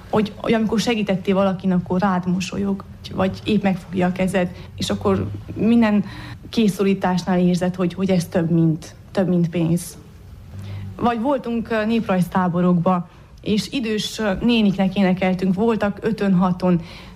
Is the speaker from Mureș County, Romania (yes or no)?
no; Sântimbru, Harghita, Romania; Én Csíkszentimről vagyok, falusi iskolába végeztem az 1-8 osztályomat